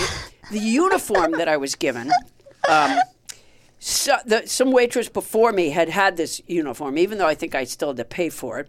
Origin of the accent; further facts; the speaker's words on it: Massachusetts, United States; Oh, I'm from Massachusetts.